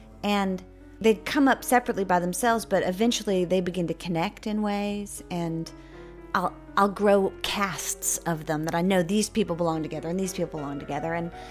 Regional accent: Gulf Coast, United States; and yeah, I grew up on the Gulf Coast, and to me, the Gulf Coast is this white, pristine, sugary, crystalline landscape with this beautiful blue water.

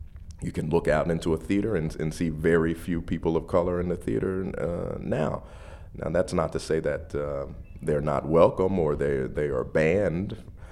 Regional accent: Philadelphia, Pennsylvania, United States; I'm from Philadelphia, PA, and of course there's a … connection to Philadelphia.

